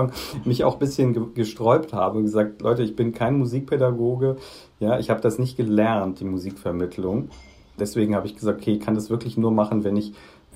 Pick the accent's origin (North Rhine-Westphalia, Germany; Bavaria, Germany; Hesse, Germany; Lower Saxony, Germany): Hesse, Germany; Frankfurt; jetzt 40 und ich habe das noch mitbekommen, dass man in spezielle Geschäfte gehen musste. Also ich komme aus Frankfurt am Main